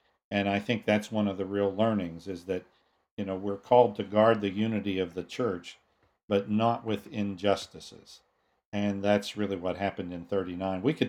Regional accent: West Virginia, United States; now in New York City, United States; having been born and raised in West Virginia, that I'm now the bishop of New York City.

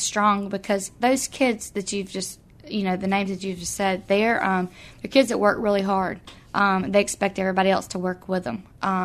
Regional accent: Satsuma, Alabama, United States; Out a little north of here in Satsuma.

